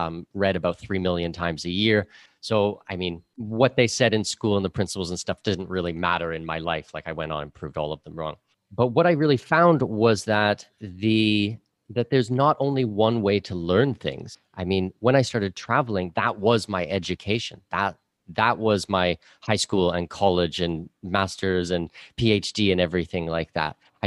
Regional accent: Ontario, Canada; born there; So I was born in southwestern Ontario, so I'm Canadian.

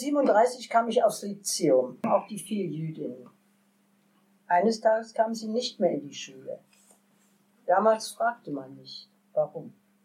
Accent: Berlin, Germany; Ich bin in Berlin geboren und in Charlottenburg, einem gutbürgerlichen Viertel, aufgewachsen.

